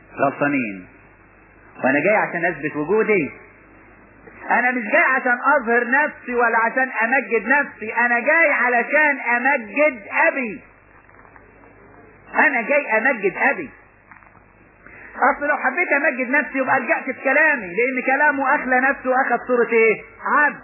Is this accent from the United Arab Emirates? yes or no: no; Upper Egypt, Egypt